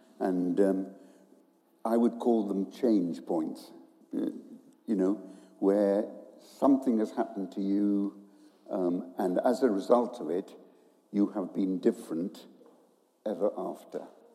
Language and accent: English; India; I was born in India and lived in India.